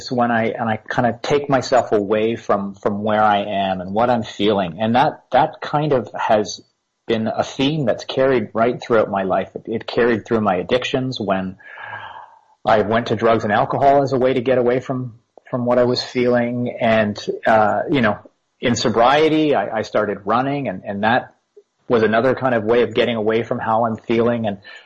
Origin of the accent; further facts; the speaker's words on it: Toronto, Ontario, Canada; I grew up in Toronto, and I'm the youngest of five kids.